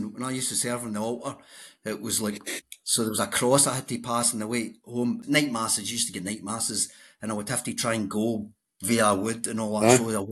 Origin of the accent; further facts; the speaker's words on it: Larkhall, Scotland, United Kingdom; I grew up in Lark Hall, so you can imagine.